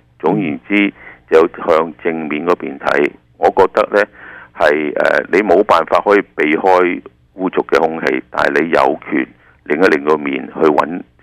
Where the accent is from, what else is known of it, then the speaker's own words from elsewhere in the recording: China; 我哋中国人有边个唔挨苦嘅？有几多个系一出世咬住银匙羹嘅？